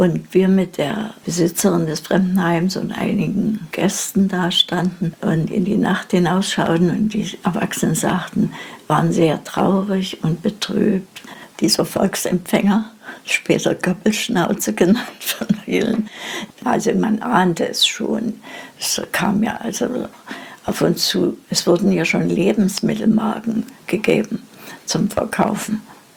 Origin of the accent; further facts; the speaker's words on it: Dresden, Saxony, Germany; also born or lived in Leipzig; Geboren bin ich am 6. Mai 1930 in Leipzig. Aufgewachsen bin ich in Dresden.